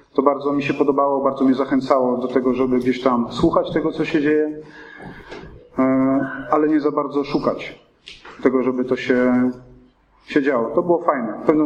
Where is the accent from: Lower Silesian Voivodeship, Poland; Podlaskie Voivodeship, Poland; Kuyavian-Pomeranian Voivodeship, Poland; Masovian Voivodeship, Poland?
Masovian Voivodeship, Poland; Warsaw; Pochodzę z Warszawy, a w 2000 roku przyjechałem do Węgorzewa